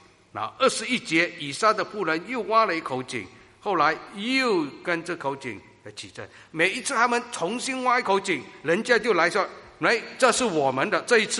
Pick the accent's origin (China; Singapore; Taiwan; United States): Singapore; 因为 新加坡，我是来自新加坡，很方便，交通很方便，不用靠汽车的